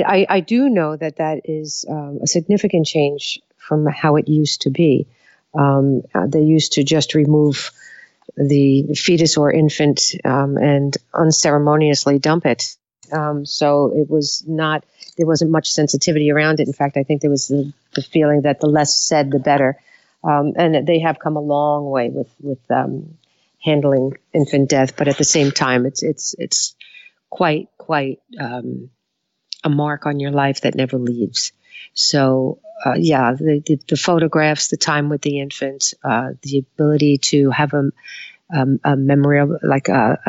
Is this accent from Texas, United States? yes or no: no; Long Island, New York, United States; also born or lived in Flushing; I was born in Flushing, New York and moved out to Long Island where I was raised. I have six siblings.